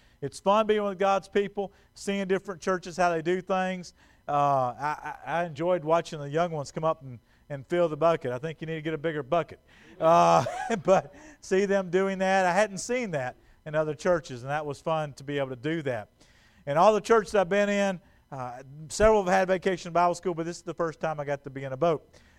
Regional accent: Bogalusa, Louisiana, United States; The past 5 years, I've been back in my hometown in southern Louisiana, a little town called Bogalusa.

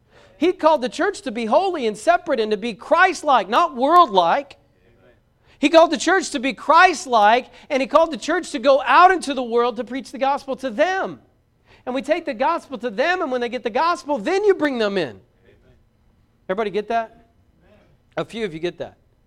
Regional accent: Braggs, Oklahoma, United States; also born or lived in Vian; I grew up in Braggs. Went to school there until I was in the ninth grade, and then I transferred. I moved up to Vian.

